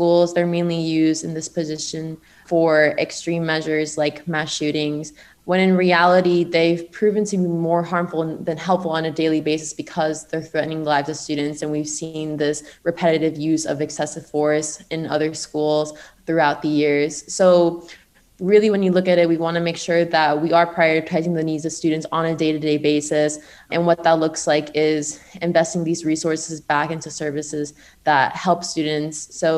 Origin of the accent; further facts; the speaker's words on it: Kissimmee, Florida, United States; Yeah, so I'm from Kissimmee, Florida.